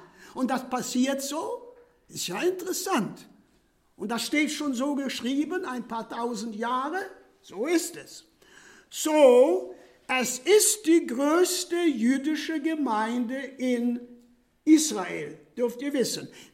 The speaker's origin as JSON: {"language": "German", "country": "Poland", "tie": "born or raised there", "said": "ich hörte als Kind in Polen oft Żydzi do Palestini, Juden nach Palästina."}